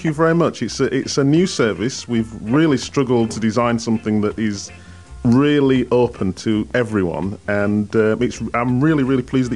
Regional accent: Wakefield, Yorkshire and the Humber, United Kingdom; Most 90% of the people that I grew up with in Wakefield were lovely people

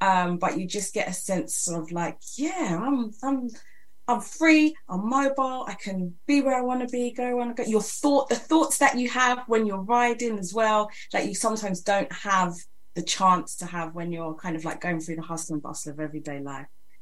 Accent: South East England, United Kingdom; now in London, United Kingdom; I grew up in Kent, so I had space and fields and freedoms, all that kind of stuff. And then coming to London

